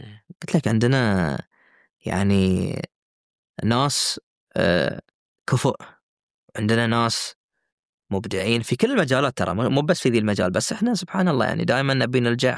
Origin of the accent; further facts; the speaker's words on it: Bahrain; أحد أهم المشاريع الكروية اللي عندنا في البحرين